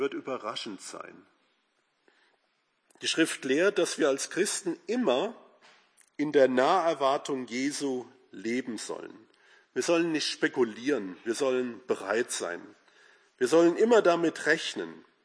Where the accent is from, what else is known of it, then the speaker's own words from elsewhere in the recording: Meerholz, Hesse, Germany; in meinem Heimatort Meerholz war.